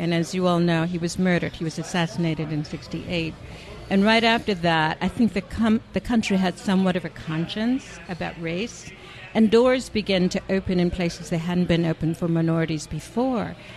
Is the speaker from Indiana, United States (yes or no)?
yes; Indianapolis, Indiana, United States; Yes, I'm from Indianapolis, Indiana, and I don't mind telling my age.